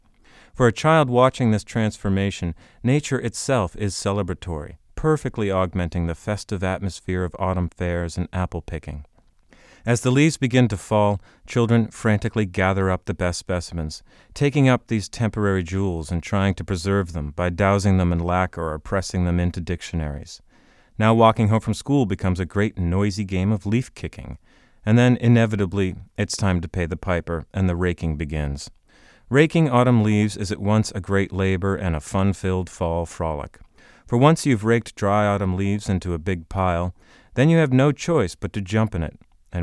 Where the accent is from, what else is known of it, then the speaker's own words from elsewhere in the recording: New England, United States; Growing up in New England, a child develops a special relationship to autumn leaves.